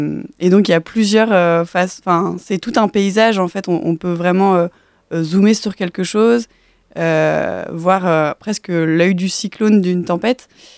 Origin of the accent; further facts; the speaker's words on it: Brest, Brittany, France; Oui, moi je suis née à Brest et j'habite Recouvrance, même si je suis partie et revenue.